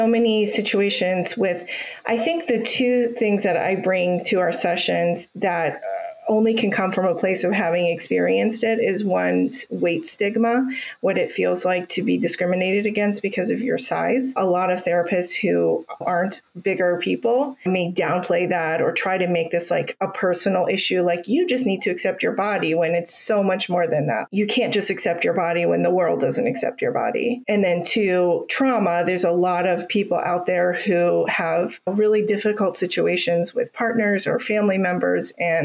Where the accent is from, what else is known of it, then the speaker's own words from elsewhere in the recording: Ohio, United States; moved away as an adult; now in Florida, United States; I am originally from Ohio. My family moved here in the middle of the pandemic to Florida.